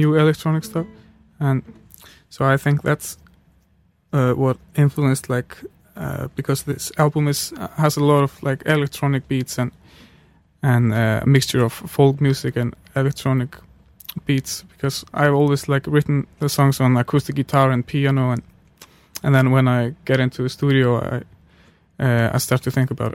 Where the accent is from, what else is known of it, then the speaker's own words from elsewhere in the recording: Iceland; I'm from Iceland and we're such a small country and the music scene is really small